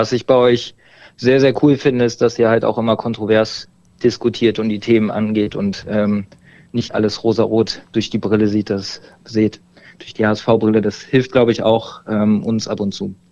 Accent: Berlin, Germany; Ich komme mehr aus Berlin

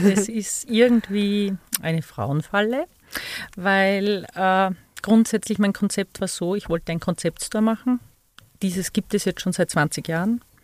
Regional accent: Bad Goisern, Upper Austria, Austria; now in Innsbruck, Austria; ich bin eigentlich aus dem Salzkammergut, aus Bad Gäusern, bin da geboren und aufgewachsen. Habe dann in Gmunden das Gymnasium gemacht, war dort im Internat 8 Jahre

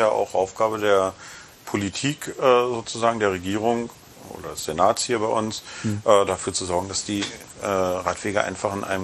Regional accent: Berlin, Germany; wir kommen ja aus Berlin

